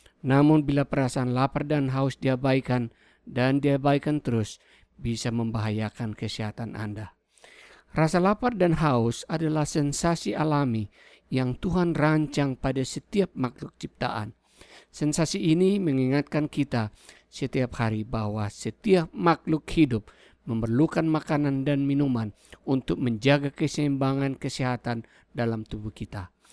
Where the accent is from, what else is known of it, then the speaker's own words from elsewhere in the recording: Indonesia; moved away as an adult; now in United States; Saya datang dari Indonesia dan sekarang berdomisili di Amerika ini hampir 15 tahun.